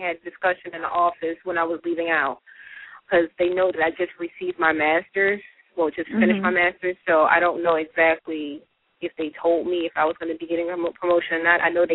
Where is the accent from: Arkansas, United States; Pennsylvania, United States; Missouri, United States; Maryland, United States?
Maryland, United States; I'm from Maryland.